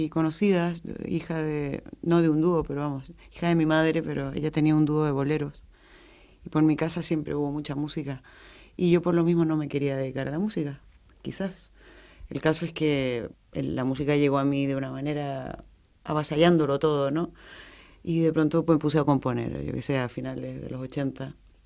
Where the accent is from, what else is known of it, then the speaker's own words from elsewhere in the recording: Madrid, Community of Madrid, Spain; also born or lived in Santiago, Chile / Lanzarote; Nací en Santiago de Chile, aunque me crié en Madrid y he vivido en Lanzarote, en Canarias. Me crié aquí, aquí estudié, tuve mi primer novio, aquí, bueno, pues la primera pandilla y he hecho mucha vida en Madrid, más que en Chile.